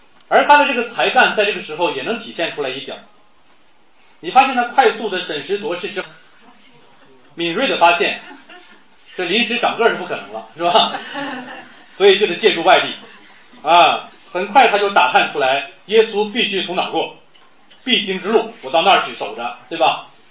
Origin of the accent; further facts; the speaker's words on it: Northeast China, China; 那么他就是咱们东北话说有点欠削